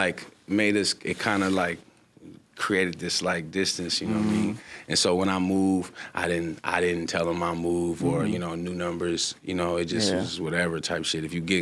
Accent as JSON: {"language": "English", "town": "Las Vegas", "region": "Nevada", "country": "United States", "tie": "born or raised there", "also_born_or_lived": "Seattle", "said": "Well, okay, so I was born in Seattle. But I was raised in Vegas, so elementary up."}